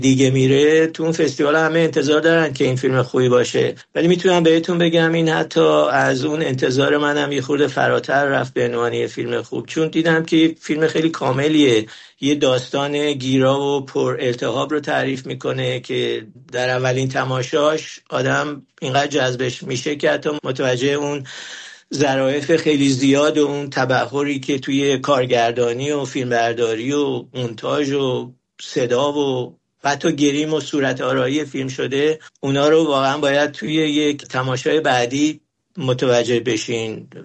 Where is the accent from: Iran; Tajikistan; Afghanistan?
Iran; در مورد من به عنوان یک ایرانی تأثیر افزوده این شاخصهای عاطفی بوده